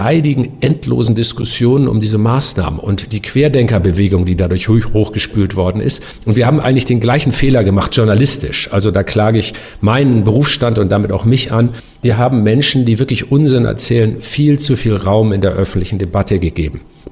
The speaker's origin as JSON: {"language": "German", "region": "Northern Germany", "country": "Germany", "said": "Ich bin ja auch ein Norddeutscher."}